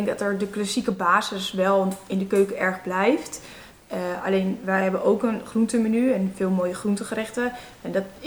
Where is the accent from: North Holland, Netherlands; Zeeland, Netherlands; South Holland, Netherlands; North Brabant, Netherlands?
North Holland, Netherlands; Haarlem; En ik kom zelf uit Haarlem